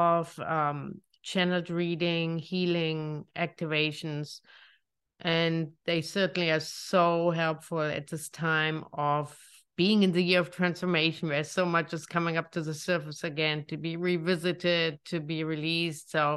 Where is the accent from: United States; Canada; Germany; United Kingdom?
Germany; accent: German; English is a second language; So with that being said, in my lovely German accent, we are going to start right away.